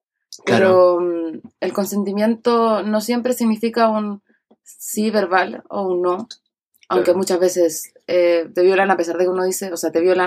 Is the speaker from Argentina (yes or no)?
no; Temuco, Araucanía, Chile; Exacto, porque, bueno, nosotros somos de Temuco.